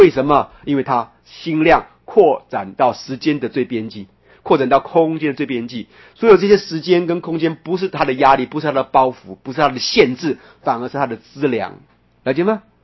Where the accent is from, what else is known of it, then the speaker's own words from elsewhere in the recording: Taiwan; 所以我们台湾人什么东西失去最多？